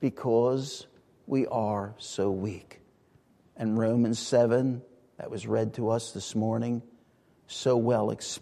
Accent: United States; It's great to be an American. In this country, when I think of being an American, what is it that makes that so special?

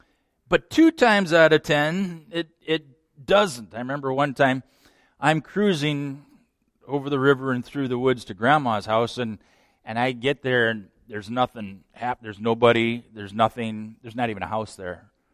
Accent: Minnesota, United States; I'm from the Midwest. I grew up in a town of about 20,000 people in southern Minnesota.

